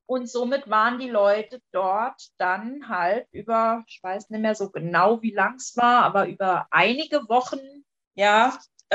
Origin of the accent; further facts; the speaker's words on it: Saarland, Germany; ich bin aus dem Saarland und arbeite im stationären Bereich, also im Pflegeheim.